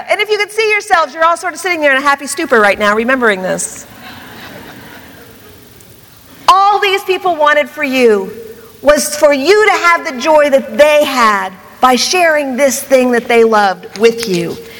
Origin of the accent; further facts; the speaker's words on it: Columbus, Ohio, United States; I grew up near Columbus, Ohio. It's the test market for every fast food chain there is.